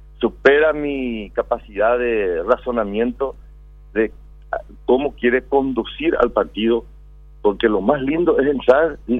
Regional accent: Coronel Oviedo, Caaguazú, Paraguay; yo soy de Coronel Oviedo, llegué anoche

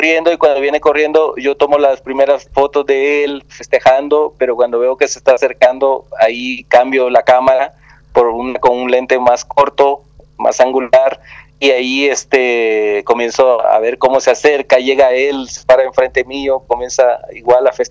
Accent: El Salvador; soy salvadoreño, así que mi carrera la inicié en El Salvador, en mi país

